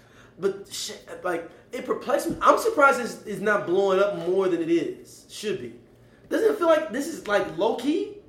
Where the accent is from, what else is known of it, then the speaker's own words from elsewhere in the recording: West Virginia, United States; I'm from West Virginia. I'm spicy.